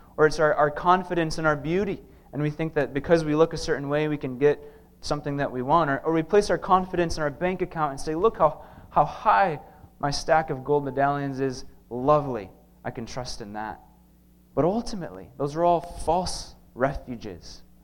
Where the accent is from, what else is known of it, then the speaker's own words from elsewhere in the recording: United States; Personally, I like to think of the eagle, maybe because I'm an American, right?